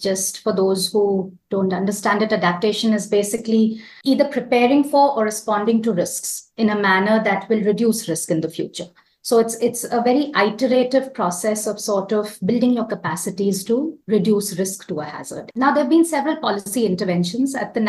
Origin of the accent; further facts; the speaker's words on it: North India, India; Growing up in North India, I have experienced us drinking cooling drinks